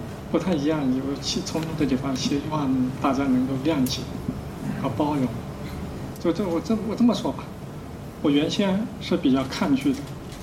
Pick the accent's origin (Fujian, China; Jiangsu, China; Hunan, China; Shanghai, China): Hunan, China; 大家好，我是湖南的